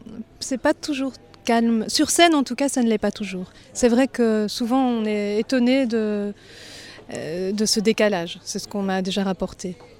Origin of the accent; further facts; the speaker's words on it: Belgium; Je suis belge donc voilà.